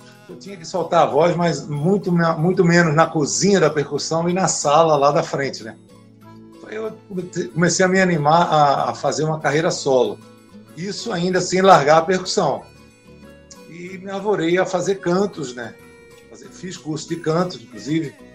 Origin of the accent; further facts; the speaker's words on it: Recife, Pernambuco, Brazil; eu sou pernambucana, né? Sou nascido em Recife. E sou filho de matutos, né? Meus pais eram caipiras, né? Meu pai de uma cidade chamada Gamileira e minha mãe da cidade de Flores, que é na região de Serra Talhada